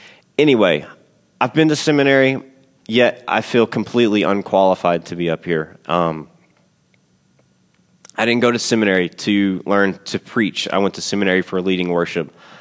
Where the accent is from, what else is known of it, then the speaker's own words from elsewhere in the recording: Louisiana, United States; now in Texas, United States; I grew up in South Louisiana, which I love Cajun food. So being in Texas, it's hard to find Cajun food.